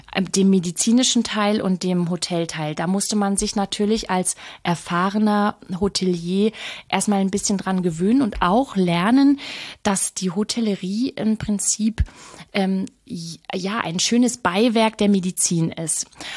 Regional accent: Lower Saxony, Germany; ich bin Niedersächsin, Vollblut-Niedersächsin

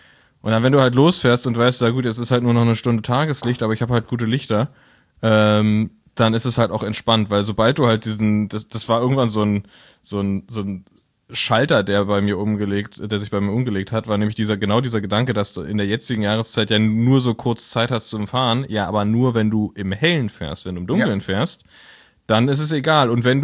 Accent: Berlin, Germany; wir sind aus Berlin, also Berliner Kennzeichen.

